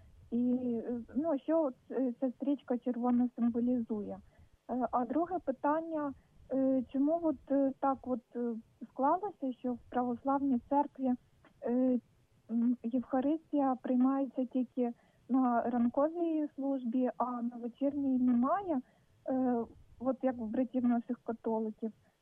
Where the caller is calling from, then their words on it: Khmelnytskyi, Khmelnytskyi Oblast, Ukraine; Хмельницький.